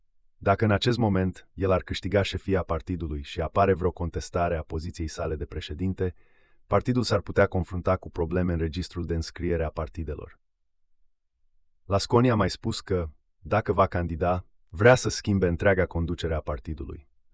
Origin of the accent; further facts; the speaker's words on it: Câmpulung, Argeș, Romania; Mă mândresc cu Câmpul Lung. Mă mândresc că sunt româncă.